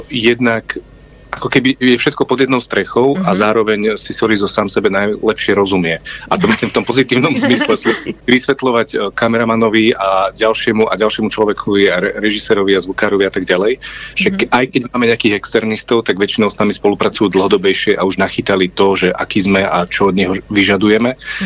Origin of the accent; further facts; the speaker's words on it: Púchov, Trenčín Region, Slovakia; v Púchove, odkiaľ pochádzam v podstate ja a Sorizo tam z okolia.